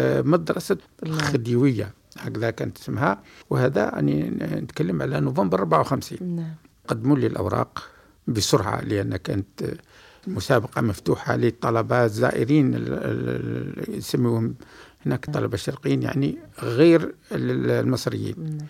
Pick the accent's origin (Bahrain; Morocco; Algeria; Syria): Algeria; وأنا جزائري وكذا وعندي نحمل شهادات كذا